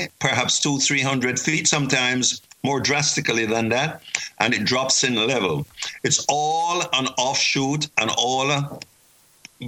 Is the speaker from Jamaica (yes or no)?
yes; Jamaica; Jamaican. I'm a Jamaican.